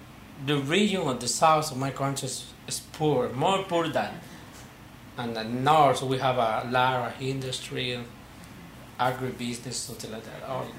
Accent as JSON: {"language": "English", "region": "Choluteca", "country": "Honduras", "tie": "born or raised there", "said": "I was born in 1957 in Choluteca. It's in the south of my country. And I grew up there until 18 years old."}